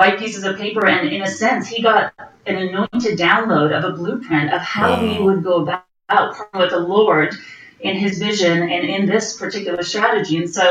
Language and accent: English; Vancouver, British Columbia, Canada; before I met James, I was living in Canada. I'm from Vancouver, BC.